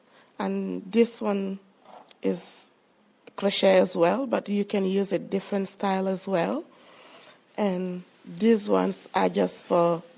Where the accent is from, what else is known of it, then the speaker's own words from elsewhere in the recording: South Sudan; English is a second language; now in Hobart, Australia; I'm from South Sudan. I live in Hobart for 10 years.